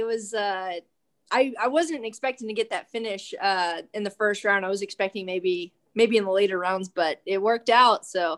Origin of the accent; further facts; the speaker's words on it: South Carolina, United States; I'm originally from South Carolina.